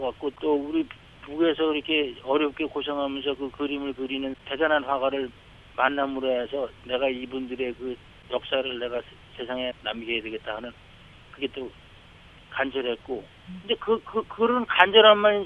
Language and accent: Korean; South Korea; born there; 저는 뭐 여기 순수하게 남쪽에서 태어나서 이제 다녔으니까